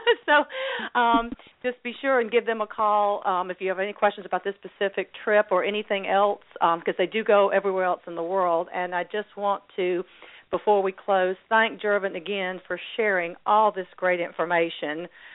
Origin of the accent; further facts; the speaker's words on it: United States; And being an American, I'm sometimes embarrassed by how we treat tourists in some parts of the U.S.